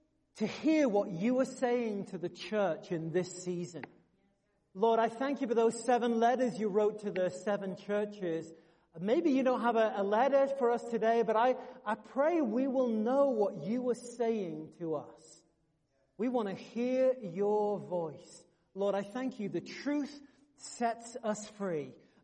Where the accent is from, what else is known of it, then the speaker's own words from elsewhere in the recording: England, United Kingdom; I grew up in England where they drive on the right side of the road.